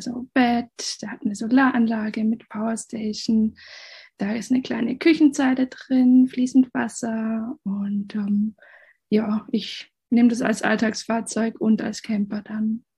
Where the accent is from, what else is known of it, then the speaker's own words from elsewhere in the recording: Baden-Württemberg, Germany; ich komme aus dem Schwarzwald, bin Halbspanierin und sehe mich aber eigentlich eher so als Weltbürgerin.